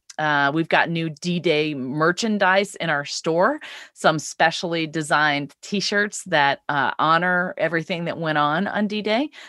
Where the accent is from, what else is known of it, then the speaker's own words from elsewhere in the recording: Laurel, Mississippi, United States; who was actually from my hometown of Laurel, Mississippi